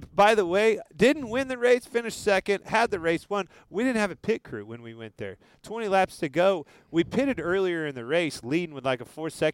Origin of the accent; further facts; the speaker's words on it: Kansas, United States; I'm from Kansas, right?